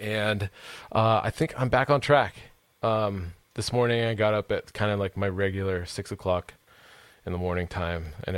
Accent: Pacific Northwest, United States; because I come from the Pacific Northwest.

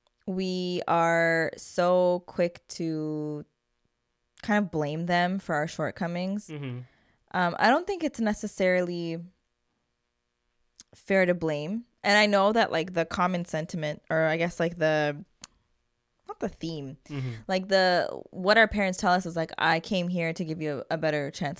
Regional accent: Canada; I was born and raised in Canada

